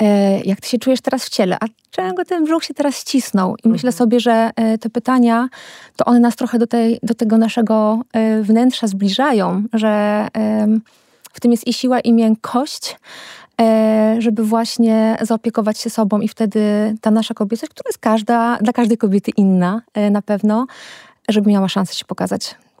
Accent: Świętokrzyskie Voivodeship, Poland; moved away as an adult; now in Lublin, Poland; przeprowadziłam się do Lublina, już mieszkałam w Lublinie, bo nie jestem też stąd, przyjechałam tutaj na studia. W naturze czułam się zawsze dobrze, pochodzę z Gór Świętokrzyskich. Z mojego okna widać Góry Świętokrzyskie i na horyzoncie las.

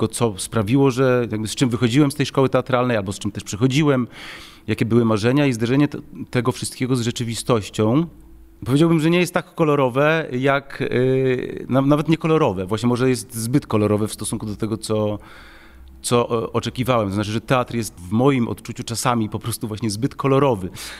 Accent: Lublin, Lublin Voivodeship, Poland; Mimo że jestem z Lublina, to też trafiłem przypadkiem z powrotem do Lublina

